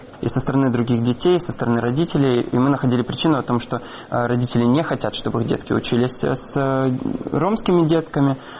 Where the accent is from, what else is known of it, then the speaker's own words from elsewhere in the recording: Russia; И я все детство провел тоже в России, потому что там все родственники, и там вся моя ромская община.